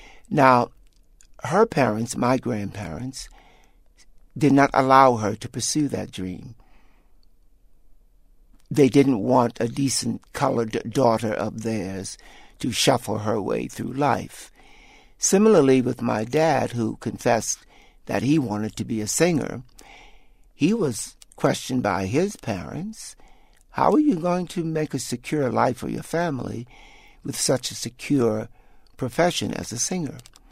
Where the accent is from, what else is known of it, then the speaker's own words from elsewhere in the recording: Baltimore, Maryland, United States; So I used that opportunity to reach out to my hometown, Baltimore, and to reach out to those people who have personally invested in my career